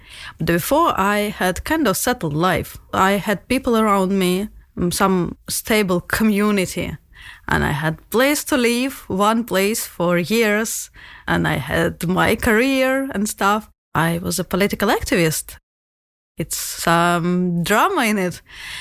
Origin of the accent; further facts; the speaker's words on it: Russia; English is a second language; moved away; I am from Russia. You could already tell that by my tough accent. I left my country and since then I have to adapt all the time.